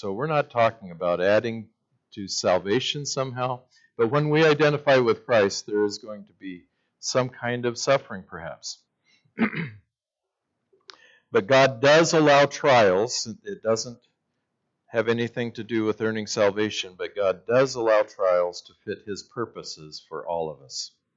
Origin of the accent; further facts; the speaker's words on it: Idaho, United States; Riding in a taxi in Chicago, and we're from Idaho.